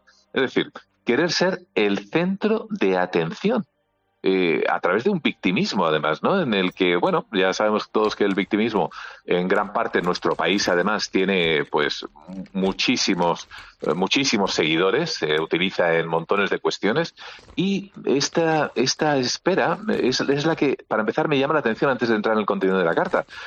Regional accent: Spain; yo soy un ciudadano español.

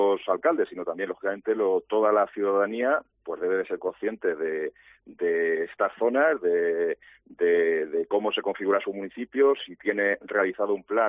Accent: Calzada de Calatrava, Castilla-La Mancha, Spain; Hemos realizado pues en toda la provincia y en toda la región, pues desde mi pueblo, el primero, Calzada de Calatrava.

